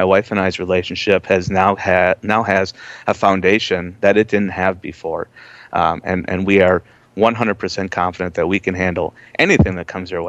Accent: Minnesota, United States; Minnesota. I knew that was coming.

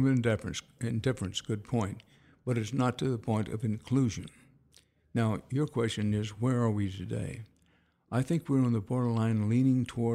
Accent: Houston, Texas, United States; I was born in Wharton, growing up in Houston

